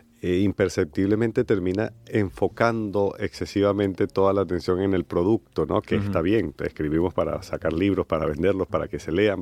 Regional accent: Caracas, Capital District, Venezuela; now in Málaga, Spain; Yo que, bueno, nací y vengo de Caracas, tengo ya un tiempito viviendo en Málaga

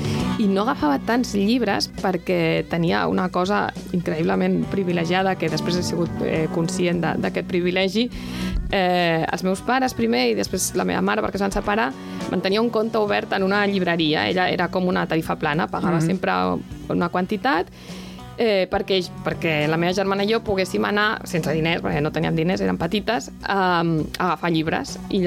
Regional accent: Tarragona, Catalonia, Spain; quan jo era petita anava bastant a la biblioteca, jo soc de Tarragona

